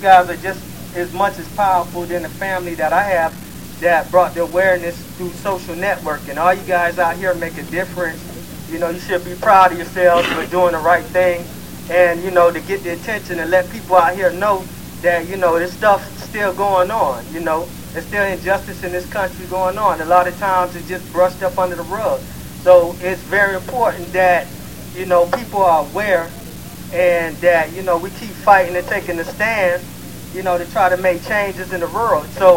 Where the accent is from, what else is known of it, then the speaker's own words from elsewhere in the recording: Miami, Florida, United States; I can remember growing up, being a black male, growing up in Miami, I mean, it was about, oh, don't have gold teeth, you know.